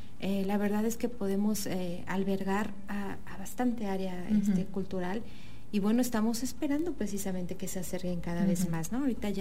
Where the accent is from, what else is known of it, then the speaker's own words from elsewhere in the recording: Mexico; Y a veces uno como mexicano es al que le regateamos, ¿no?